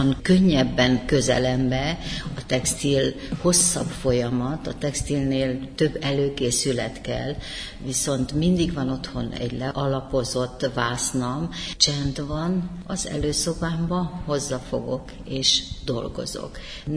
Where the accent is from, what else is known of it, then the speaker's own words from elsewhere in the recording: Joseni, Harghita, Romania; Tehát imádom a szülőfalumat, a templomunkat, ami egy műemlék, a fenyőfáinkat, amivel Gyergyó alfalu körbe van véve.